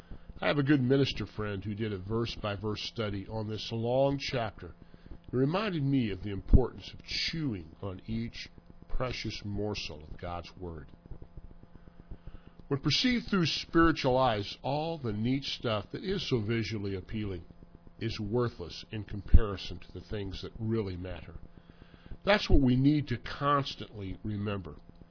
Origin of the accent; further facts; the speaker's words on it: Missouri, United States; moved away; I suppose I do still call Missouri my home state, although I've lived in Pennsylvania now a longer period in my life than I've lived in Missouri.